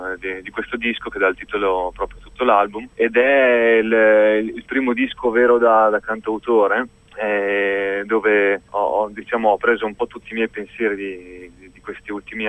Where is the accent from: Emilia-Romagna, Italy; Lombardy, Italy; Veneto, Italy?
Emilia-Romagna, Italy; Anche qui, per esempio, dalle mie parti, verso Piacenza